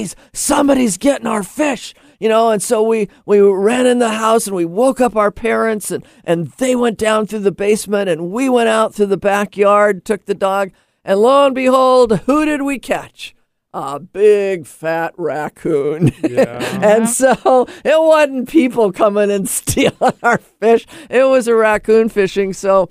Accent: Laurelhurst, United States; Well, now I grew up in Laurelhurst, and in the house that we spent the most years in, a child, we had a fish pond.

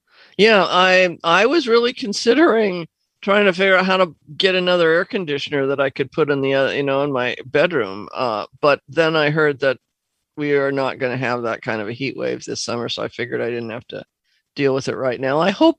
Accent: Seattle, Washington, United States; it used to be when I grew up around here, Nathan, of course, I grew up in Seattle.

